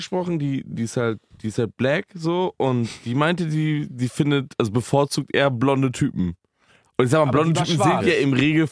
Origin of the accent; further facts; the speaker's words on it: Karlsruhe, Baden-Württemberg, Germany; Wir kommen auch aus Karlsruhe.